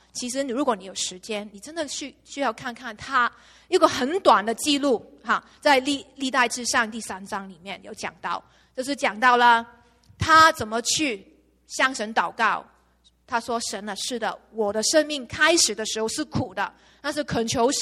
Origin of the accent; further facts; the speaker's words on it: Hong Kong; 我是从香港来的嘛，可以下一张嘛，我从香港来的